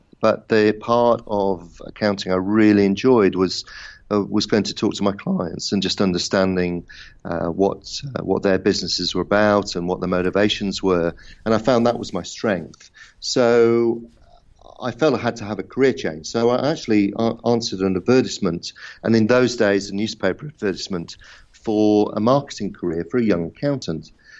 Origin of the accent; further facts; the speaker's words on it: Manchester, North West England, United Kingdom; I grew up in Manchester in England, mother, father, sister, dog.